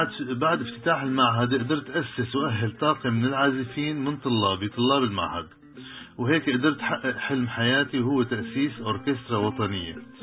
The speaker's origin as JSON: {"language": "Arabic", "town": "Baghdad", "region": "Baghdad Governorate", "country": "Iraq", "tie": "born there", "said": "أنا من مواليد بغداد 12 شباط 1934."}